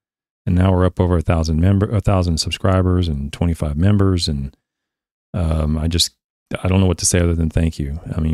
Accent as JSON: {"language": "English", "town": "Shawnee", "region": "Oklahoma", "country": "United States", "also_born_or_lived": "Florida", "lives_now": "Kentucky, United States", "said": "Yeah, I'm from Oklahoma and middle of Oklahoma. No one's ever heard of it unless you're from Oklahoma, called Shawnee."}